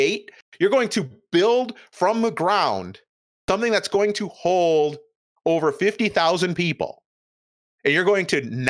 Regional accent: Chicago, Illinois, United States; now in Atlanta, United States; Like I said, I grew up in Chicago. Nobody looked at the public transportation in Chicago as a way of expanding the radius of crime or anything like that.

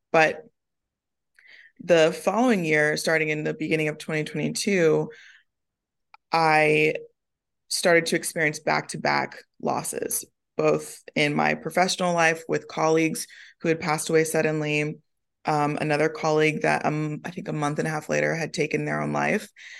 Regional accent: the South, United States; I grew up in the Bible Belt.

